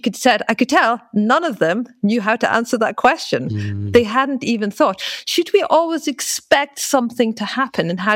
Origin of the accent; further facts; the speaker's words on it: Aberdeen, Scotland, United Kingdom; I grew up in Aberdeen, so I'm very familiar with Scottish life.